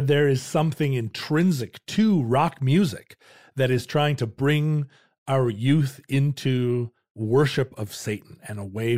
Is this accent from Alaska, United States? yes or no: yes; Alaska, United States; But growing up in Alaska, we had the outdoors to play